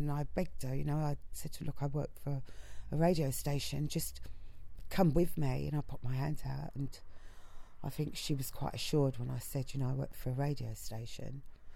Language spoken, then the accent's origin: English; London, United Kingdom; I love my area. I love being a Londoner.